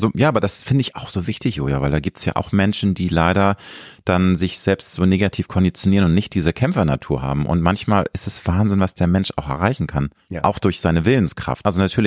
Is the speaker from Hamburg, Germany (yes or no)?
yes; Hamburg, Germany; Ich bin ja auch Hamburger Jung